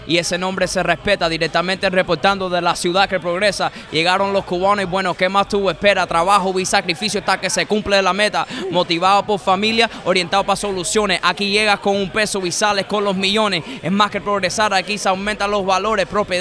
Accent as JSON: {"language": "English", "town": "Hialeah", "region": "Florida", "country": "United States", "tie": "born or raised there", "also_born_or_lived": "Cuba", "said": "I was born in Cuba, raised in Hialeah, Florida."}